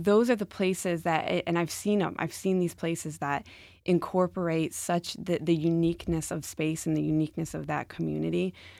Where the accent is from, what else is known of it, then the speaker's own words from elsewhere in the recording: Rochester, New York, United States; I grew up in Rochester. I always loved seeing High Falls. I loved coming down here.